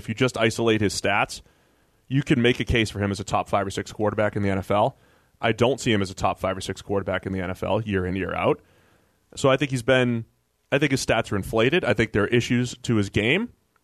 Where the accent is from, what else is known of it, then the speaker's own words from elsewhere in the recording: Boston, Massachusetts, United States; But congrats to my hometown, Boston Red Sox.